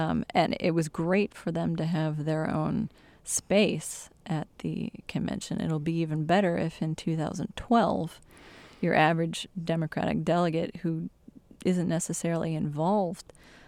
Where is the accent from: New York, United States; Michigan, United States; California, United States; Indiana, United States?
Michigan, United States; There are groups, you know, from my home state in Michigan, the western half of the state is very much full of conservative religious denominations